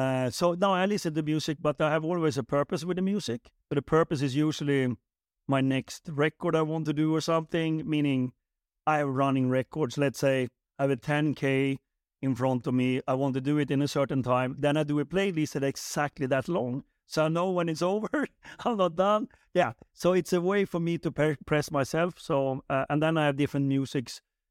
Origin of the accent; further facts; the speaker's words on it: Sweden; English is a second language; I mean, Henrik and I come from Sweden